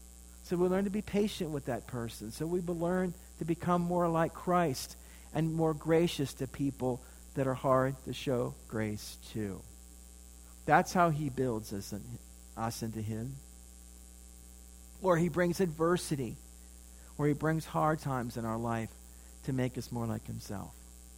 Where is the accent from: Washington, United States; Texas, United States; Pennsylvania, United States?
Pennsylvania, United States; Where I grew up in my hometown is this home, known as one of the greatest masterpiece of the work of Frank Lloyd Wright. Falling Water.